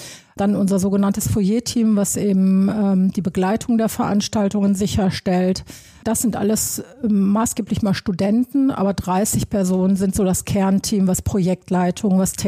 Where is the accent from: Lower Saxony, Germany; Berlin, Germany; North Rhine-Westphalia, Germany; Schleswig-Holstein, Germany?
North Rhine-Westphalia, Germany; Ich komme ja ursprünglich aus dem Ruhrgebiet